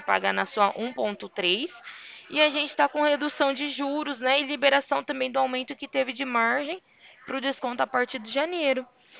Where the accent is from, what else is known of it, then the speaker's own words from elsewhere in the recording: Ribeirão Preto, São Paulo, Brazil; eu sou de Ribeirão Preto.